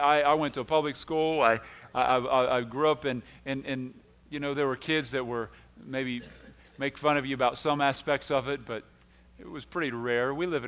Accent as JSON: {"language": "English", "country": "United States", "said": "and I'm an American through and through, brother. I mean, there's no greater nation on the earth."}